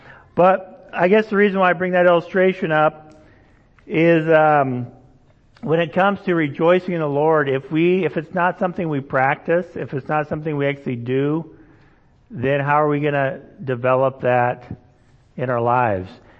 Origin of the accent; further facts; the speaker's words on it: Indonesia; Growing up in Indonesia, they didn't have turkeys there.